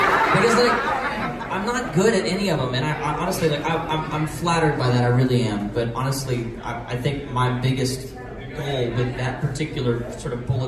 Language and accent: English; Louisiana, United States; there's a bed and breakfast in my hometown, and the owner, Rocky Sonia, is friends with, like, everybody. And when I say everybody, I mean, like, every celebrity that comes into Lafayette, Louisiana, or Bow Ridge, Louisiana, they call him, they talk to him first.